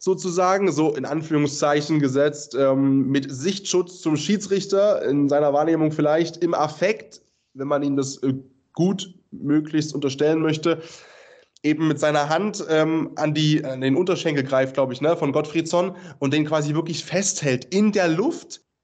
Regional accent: Kiel, Schleswig-Holstein, Germany; weil natürlich gehst du mit fletschenden Zähnen in das Spiel rein als Kieler gegen Flensburg

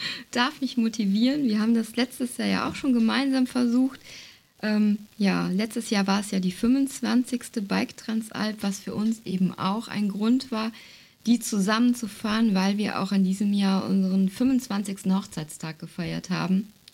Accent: North Rhine-Westphalia, Germany; wir kommen so aus der Jülicher Börde, das liegt zwischen Aachen und Düren, wem das so sagt. Hier ist viel flaches Ackerland, Tagebau.

